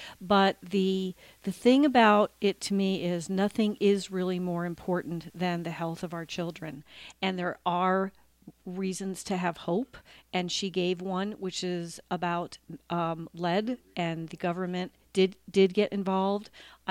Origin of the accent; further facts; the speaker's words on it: United States; And as an American, I want to know how come only 10 of those made the hit list in the United States of America.